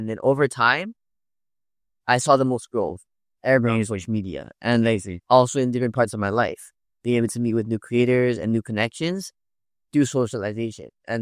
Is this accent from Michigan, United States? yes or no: no; Hawaii, United States; No, I'm from Hawaii.